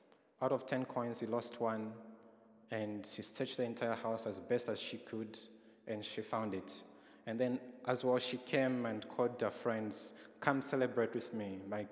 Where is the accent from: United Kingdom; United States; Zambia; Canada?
Zambia; Growing up in Zambia where families are large and it's more of a communal society